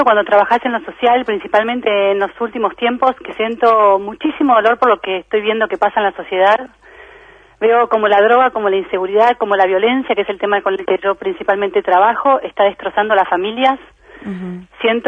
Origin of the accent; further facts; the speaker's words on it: La Plata, Buenos Aires Province, Argentina; yo soy platense, amo mi ciudad, me crié ahí